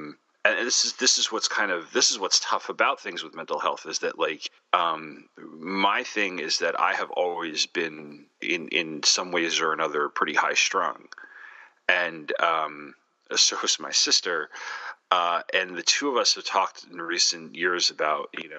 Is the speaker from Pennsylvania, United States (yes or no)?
no; Long Island, New York, United States; like I come from a place, or, you know, growing up in Long Island, but growing up in the area where I did and around the people I did